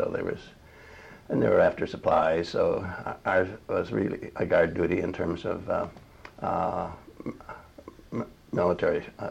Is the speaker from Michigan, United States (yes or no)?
yes; Milan, Michigan, United States; I was born in Milan, Michigan, and raised there until through high school. Uh-huh. Then I left Milan, never to return.